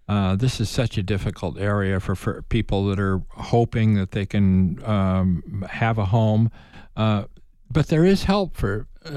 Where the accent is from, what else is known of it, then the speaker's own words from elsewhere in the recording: Midwest, United States; I know I'm from the Midwest and say route.